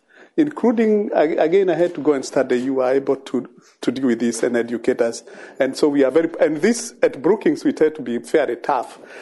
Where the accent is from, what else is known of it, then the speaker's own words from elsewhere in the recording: Kenya; One thing is I'm very proud personally as an African and as a Kenyan.